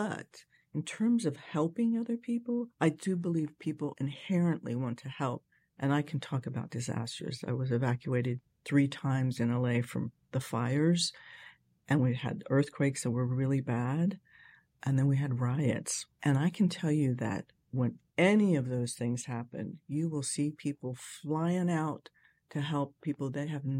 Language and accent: English; Cincinnati, Ohio, United States; moved away as an adult; Born and raised in Cincinnati.